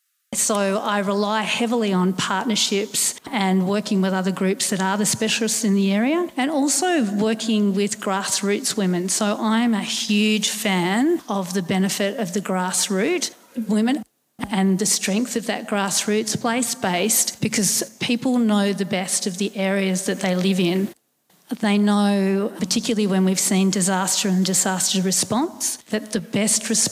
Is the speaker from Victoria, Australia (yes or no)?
no; Gunnedah, New South Wales, Australia; I'm from Kamilaroi country, so that's in Gunnedah, northwest New South Wales.